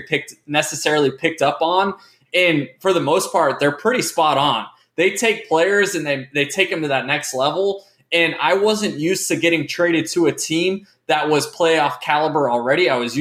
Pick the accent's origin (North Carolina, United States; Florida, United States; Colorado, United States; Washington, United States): Florida, United States; I go to my hometown team, the team I grew up rooting for, my favorite team.